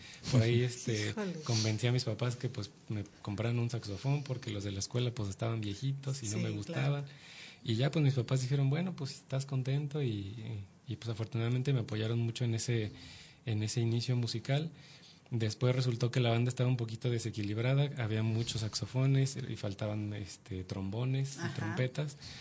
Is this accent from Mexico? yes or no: yes; Chignahuapan, Puebla, Mexico; born there; Yo nací en un municipio en Puebla, se Ajá. llama Chignahuapan, Puebla. Uh-huh. Es muy conocido por las artesanías de vidrio soplado que se hacen allá. Es el lugar de la eterna Navidad